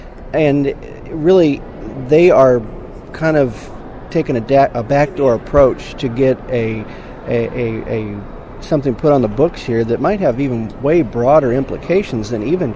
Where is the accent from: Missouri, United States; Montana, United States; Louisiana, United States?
Missouri, United States; here in Missouri, my home state.